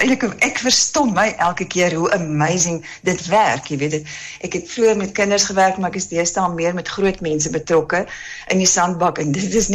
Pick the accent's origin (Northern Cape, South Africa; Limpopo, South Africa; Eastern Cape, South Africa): Northern Cape, South Africa; Upington; ek is gebore en getoe in Appington. Ek is 'n Appingtoner.